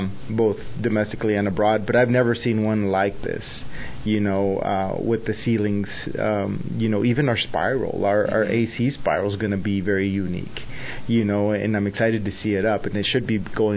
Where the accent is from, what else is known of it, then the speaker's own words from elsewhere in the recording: Texas, United States; So I'm a transfer from Texas originally.